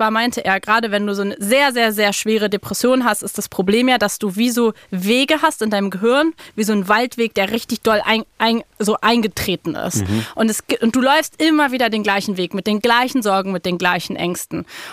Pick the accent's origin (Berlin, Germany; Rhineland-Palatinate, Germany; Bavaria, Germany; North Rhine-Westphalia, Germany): Berlin, Germany; ich bin in Kreuzberg aufgewachsen